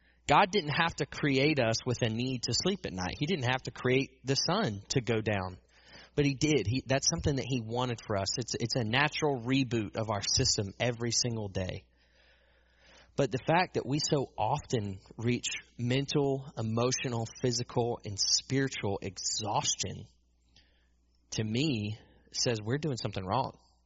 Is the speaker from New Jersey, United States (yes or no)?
no; Savannah, Georgia, United States; I grew up in Savannah. I got plenty of beach as a kid.